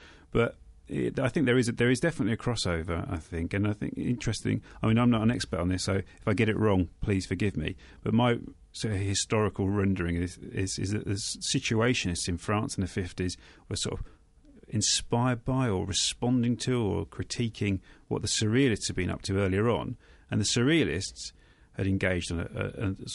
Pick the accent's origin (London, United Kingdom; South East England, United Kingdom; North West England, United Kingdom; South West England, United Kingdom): South East England, United Kingdom; High Wycombe; psychogeography in my hometown of High Wycombe